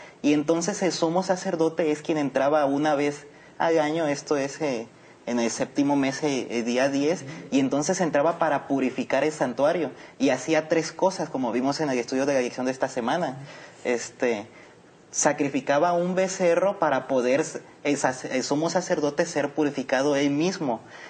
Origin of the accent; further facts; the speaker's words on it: Acapulco, Guerrero, Mexico; vengo de Acapulco, Guerrero, y estoy estudiando teología